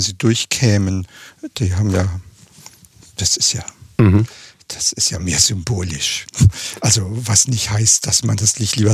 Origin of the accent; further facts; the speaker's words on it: Ravensburg, Baden-Württemberg, Germany; now in Lübeck, Germany; denn eigentlich komme ich ja aus Ihrem Sendegebiet, bin ja in Ravensburg geboren und zur Schule gegangen.